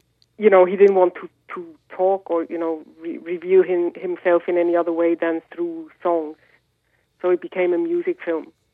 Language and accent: English; Bern, Switzerland; even in my hometown of Bern, you know, I heard … at an early age.